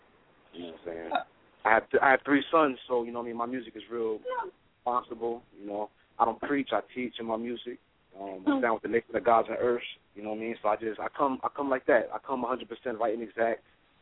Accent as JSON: {"language": "English", "region": "New York", "country": "United States", "lives_now": "Richmond, United States", "said": "conscious hip hop artist out of Richmond, Virginia. I'm from New York originally."}